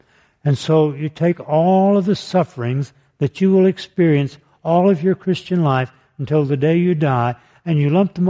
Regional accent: Tyler, Texas, United States; When I was a boy growing up in Tyler, Texas, in East Texas, my mother made biscuits just as mindlessly as you would make coffee.

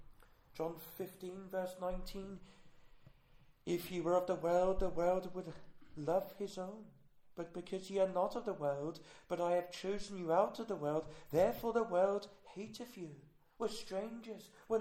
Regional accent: England, United Kingdom; Yes, we're English, but we speak a different language.

